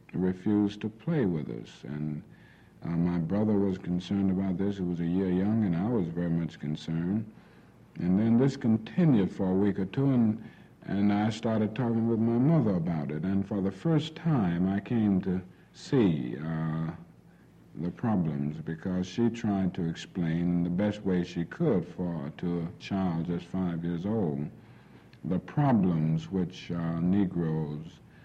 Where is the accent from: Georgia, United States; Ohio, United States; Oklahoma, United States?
Georgia, United States; Atlanta; I was raised and grew up on Auburn Avenue in Atlanta, and in front of our house was a store, and this store was owned and operated by one of the white citizens of Atlanta.